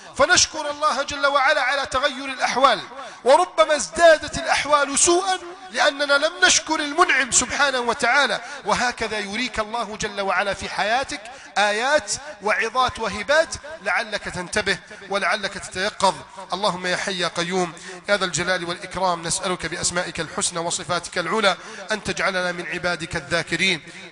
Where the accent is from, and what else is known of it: Egypt